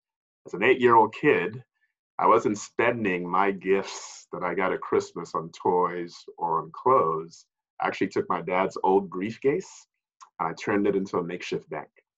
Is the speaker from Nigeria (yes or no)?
yes; Lagos, Nigeria; now in United States; So I am originally from Lagos, Nigeria, in West Africa. Came to the United States in 1988